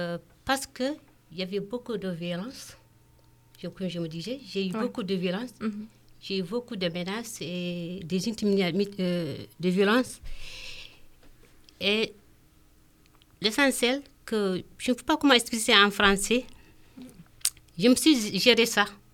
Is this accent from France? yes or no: no; Mauritania; Je dis, je suis Mauritanienne et je lutte contre ça.